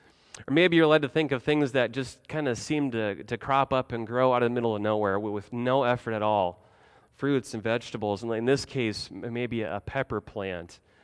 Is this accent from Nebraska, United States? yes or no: yes; Nebraska, United States; Good old Nebraska didn't sound so bad. My home state, if I haven't mentioned that before.